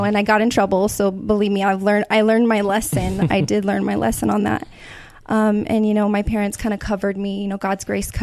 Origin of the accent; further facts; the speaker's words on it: Buena Park, California, United States; I grew up in Buena Park.